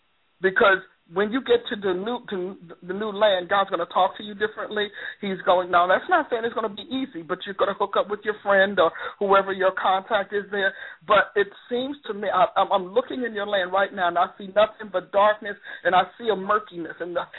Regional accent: New Jersey, United States; See, I'm from New Jersey, upstate, but I'm still from New Jersey.

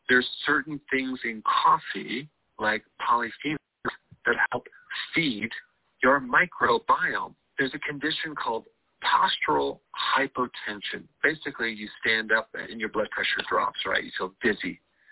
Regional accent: Miami, Florida, United States; also born or lived in Tallahassee; I grew up in Miami, so raised in Miami. And then I want to say 97-ish, we moved over to Tallahassee. So a big city, a little smaller city.

